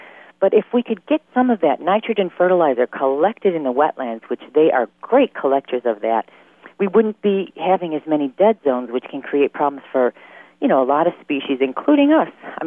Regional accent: Chicago, Illinois, United States; born or raised there

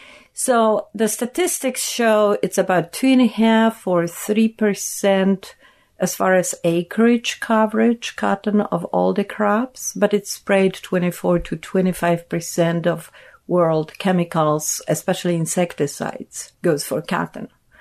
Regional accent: Poland

